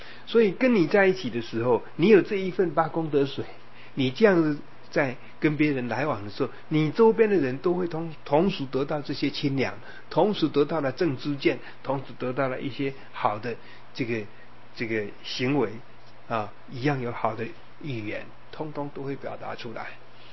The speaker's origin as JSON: {"language": "Chinese", "town": "Jiaoxi", "region": "Yilan County", "country": "Taiwan", "tie": "born or raised there", "said": "就是礁溪乡的大礁溪，现在礁溪火车站那个叫小礁溪，那只是一条小溪流而已，是在我的家乡的那一条叫大礁溪，那一条是大的。"}